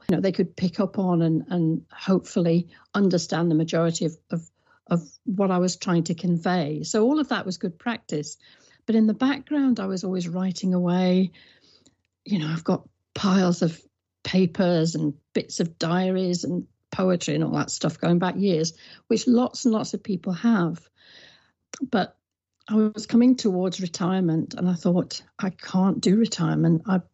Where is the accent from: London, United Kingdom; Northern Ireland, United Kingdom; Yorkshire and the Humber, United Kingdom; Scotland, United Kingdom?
Yorkshire and the Humber, United Kingdom; also born or lived in Birmingham; I was born in Birmingham and moved to Yorkshire.